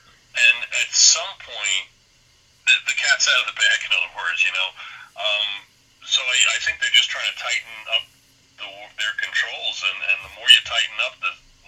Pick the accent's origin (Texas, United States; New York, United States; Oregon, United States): New York, United States; now in Montana, United States; It's not like where I grew up in New York, where it's like you get in your car and you drive 5 minutes and you're in the next town.